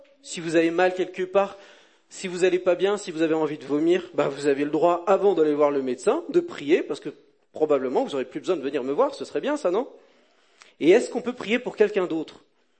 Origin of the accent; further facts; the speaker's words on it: France; et je suis français.